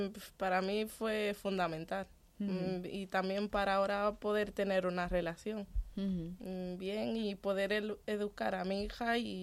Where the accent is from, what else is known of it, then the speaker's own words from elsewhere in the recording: Dominican Republic; Mi madre estaba en República Dominicana, de donde soy.